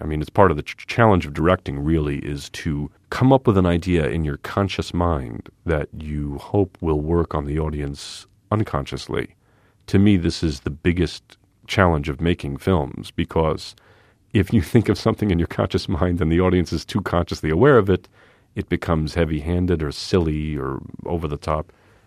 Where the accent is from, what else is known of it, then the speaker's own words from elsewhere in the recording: New York, United States; I mean, I grew up in New York in a semi-attached row house in Queens, which is exactly like the type of house you would see in the opening of All in the Family.